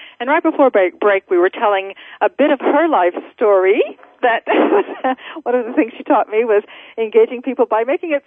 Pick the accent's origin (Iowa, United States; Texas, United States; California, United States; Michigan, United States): Texas, United States; Believe it or not, I grew up in Texas